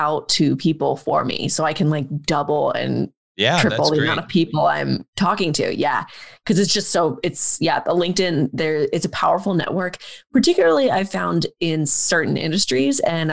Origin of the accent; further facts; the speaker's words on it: New Jersey, United States; If I was, I'd probably actually be an Eagles fan because I grew up outside of Philly in New Jersey.